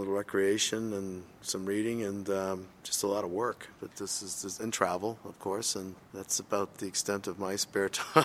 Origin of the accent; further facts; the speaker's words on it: Boston, Massachusetts, United States; I'm from the Boston area.